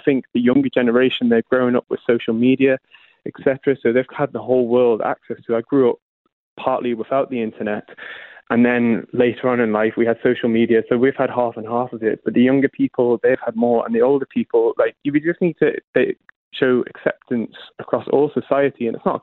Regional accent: Isle of Man; I'm Manx and I was born on Ireland and raised on Ireland

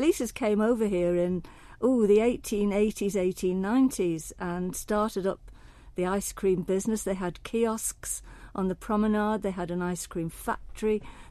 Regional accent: Douglas, Isle of Man; born there; Yes, I was born in Douglas. I'm totally Manx.

